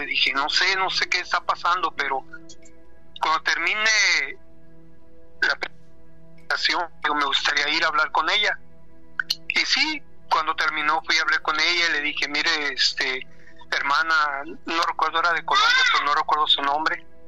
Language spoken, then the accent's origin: Spanish; Guadalajara, Jalisco, Mexico; now in Glendale, United States; Guadalajara.